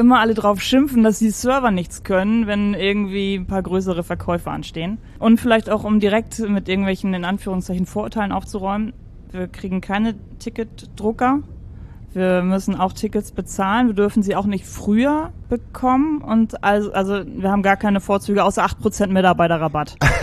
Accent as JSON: {"language": "German", "region": "Mecklenburg-Vorpommern", "country": "Germany", "tie": "born there", "also_born_or_lived": "Stuttgart", "lives_now": "Hamburg, Germany", "said": "Ich bin keine Ur-Hamburgerin. Ich bin zugezogen, in erster Generation zugezogen. Ich komme gebürtig aus MacPom. Damals war das ja sogar noch DDR."}